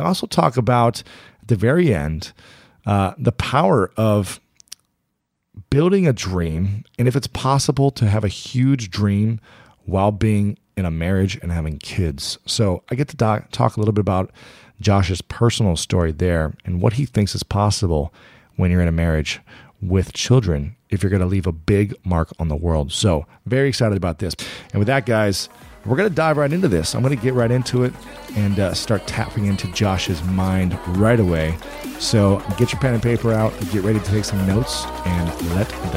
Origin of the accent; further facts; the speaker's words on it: Ohio, United States; also born or lived in New York City, United States; You know, I'm from Ohio, and I moved from New York City to come here for a girl